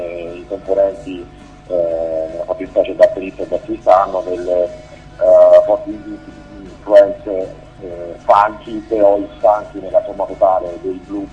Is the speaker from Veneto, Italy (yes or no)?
no; Campania, Italy; now in Milan, Italy; io sono campano, e gli altri tre componenti del gruppo, Francesco il cantante, Franky Battista e Berto il batterista, sono pugliesi, quindi viviamo tutti a Milano, ci siamo incontrati qui.